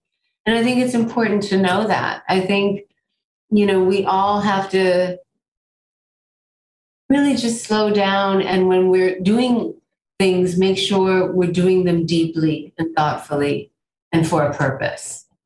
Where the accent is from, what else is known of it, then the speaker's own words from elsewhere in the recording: United States; I'm not traditionally Asian anymore. I'm an American. I grew up here, you know